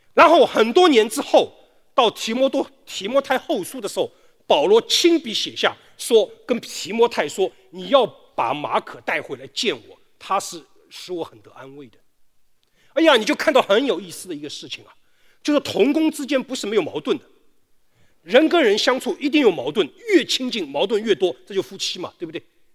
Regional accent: Shanghai, China; 我们上海人只有羊圈，那羊圈的嘛

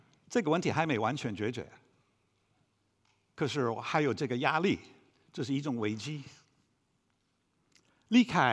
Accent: United States; 我在美国长大，所以我觉得我个人的权利是重要。

